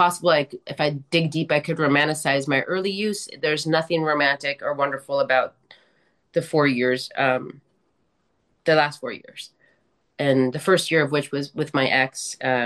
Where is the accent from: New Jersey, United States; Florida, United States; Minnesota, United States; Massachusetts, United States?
Minnesota, United States; Minneapolis; And so I'm 50, and I grew up in Minneapolis